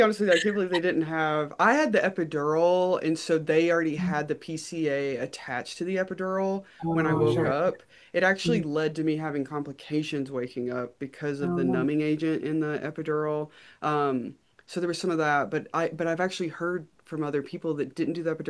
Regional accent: Southern United States, United States; I was raised in the South and in a Southern Baptist community

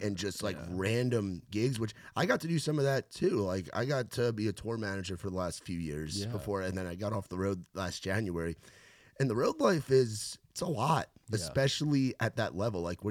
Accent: New York, United States; it's like North Jersey, which is near where I grew up in New York, just over the border.

